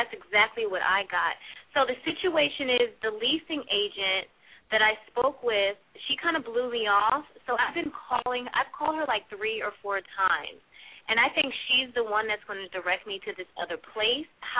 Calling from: California, United States; I'm calling from California and there's beautiful weather out here.

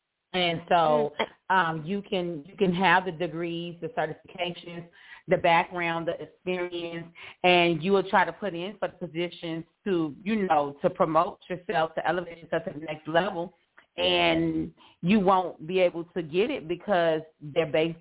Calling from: Houston, Texas, United States; I am calling from Houston, Texas.

